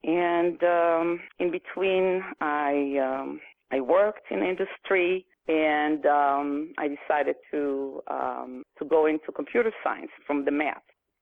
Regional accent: Israel; Well, I was born in Israel, and after Israel was born, and to parents who were among the pioneers, my father actually was born in Israel, third generation, so I'm a fourth generation Israeli.

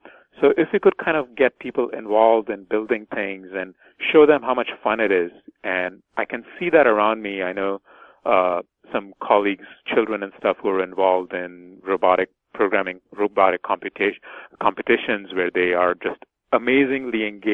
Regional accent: India; when I was growing up in India.

